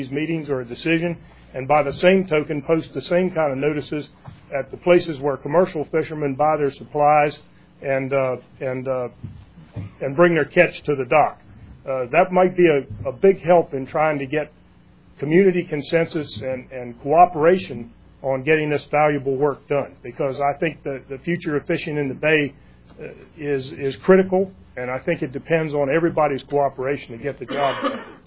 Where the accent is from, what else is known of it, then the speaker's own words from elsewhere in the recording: Williamsburg, Virginia, United States; I'm from Williamsburg, Virginia. I vote and pay taxes in the state of Virginia